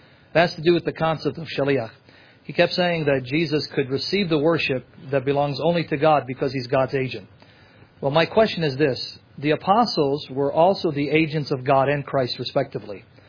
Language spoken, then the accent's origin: English; Chicago, Illinois, United States; from Chicago.